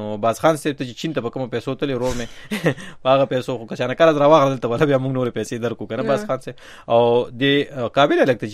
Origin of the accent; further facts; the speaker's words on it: Khyber Pakhtunkhwa, Pakistan; now in Khost, Afghanistan; زموږ په شمالي وزیرستان کې زه اوس مهاجر يم، په خوست کې يم، په درګه کلی کې يم،